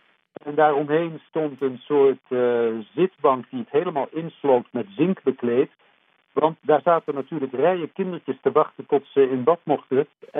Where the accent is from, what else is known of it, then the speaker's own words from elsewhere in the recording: Laren, North Holland, Netherlands; born there; Ik ben in Laren geboren in een huis aan de drift.